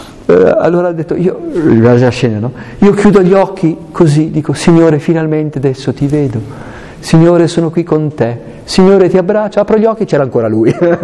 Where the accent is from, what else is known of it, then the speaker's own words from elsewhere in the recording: Aosta, Aosta Valley, Italy; born there; Io non so perché nel 65 sono nato ad Aosta e non a Baghdad.